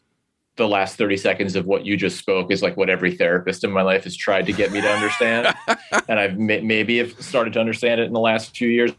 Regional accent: Northeast, United States; I'm from the Northeast, you know, my whole life up until I moved here.

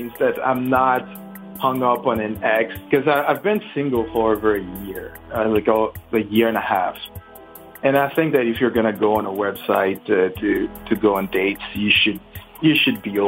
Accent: Haiti; I'm 35. I'm from Haiti.

